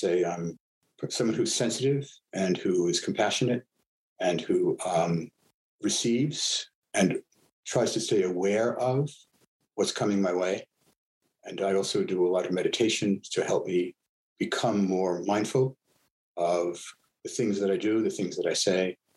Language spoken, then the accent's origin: English; Brooklyn, New York, United States; I grew up in Brooklyn, New York.